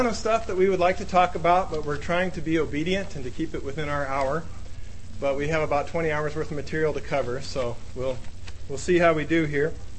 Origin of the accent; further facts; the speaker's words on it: Iowa, United States; We are both originally from Iowa, and you can cheer if you're from Iowa.